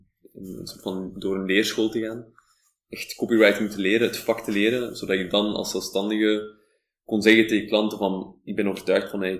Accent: Flanders, Belgium; now in Netherlands; Als Vlaming in Nederland. Je spreekt dan wel Nederlands en je schrijft Nederlands en dat is dezelfde taal.

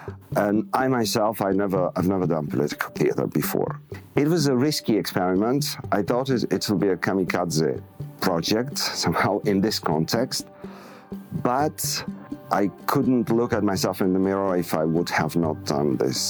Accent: Bulgaria; English is a second language; And then I grew up in Bulgaria. I did my studies in Bulgaria.

